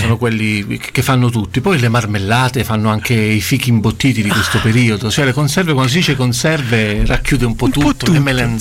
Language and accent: Italian; Castrovillari, Calabria, Italy; now in Rome, Italy; Io sono di Castrovillari, provincia di Cosenza.